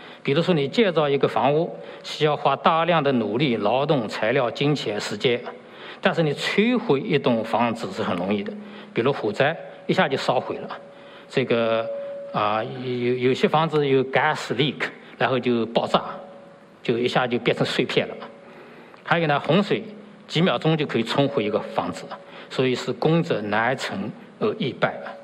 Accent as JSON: {"language": "Chinese", "country": "China", "said": "我们中国人没有这个习惯，那我们可以这个拥抱一下，握个手，是吗？我们去年回国"}